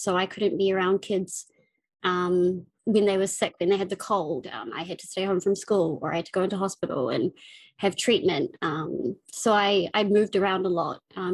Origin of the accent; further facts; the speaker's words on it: Auckland, New Zealand; I'm from New Zealand. I was born in Auckland, the biggest city. I grew up in West Auckland, which is traditionally known as the hood.